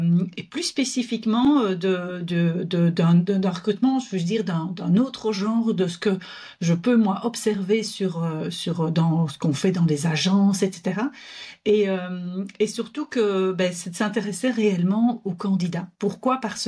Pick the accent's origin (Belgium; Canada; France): Belgium; Wallonia; Mais bon, je suis belge, je viens de Wallonie